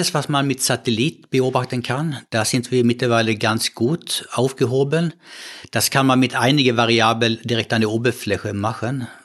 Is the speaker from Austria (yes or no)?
no; Sweden; now in Germany; ich komme aus Schweden.